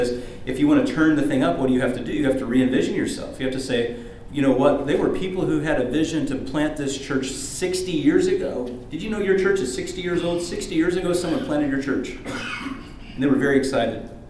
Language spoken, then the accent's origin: English; Bible Belt, United States; I know we're not quite in the Bible Belt here in Florida, but I grew up in the Bible Belt